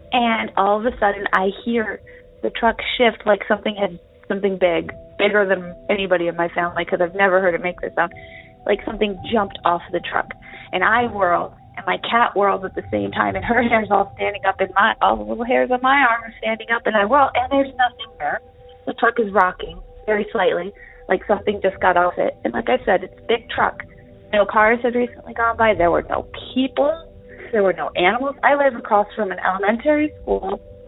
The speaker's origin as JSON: {"language": "English", "region": "Idaho", "country": "United States", "said": "I'm from Idaho."}